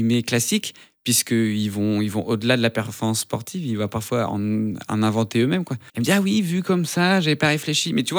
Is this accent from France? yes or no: yes; Hauts-de-France, France; Moi, je viens du Nord, on a une réputation d'avoir un sens de la famille vraiment très bien développé, parfois un peu trop.